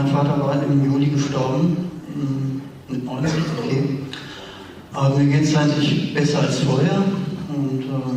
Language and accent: German; Kassel, Hesse, Germany; Aus Kassel.